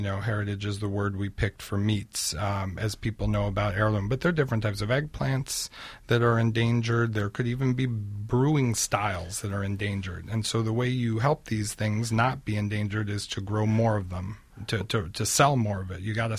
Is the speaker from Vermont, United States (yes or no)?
no; New York City, New York, United States; I grew up in New York City in the 70s.